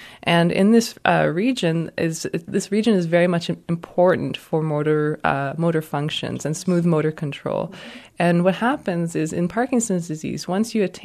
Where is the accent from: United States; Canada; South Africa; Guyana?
Canada; Toronto, Ontario; moved away as an adult; I'm a scientist from Toronto in Canada. I joined the Van Andel Research Institute about a month ago.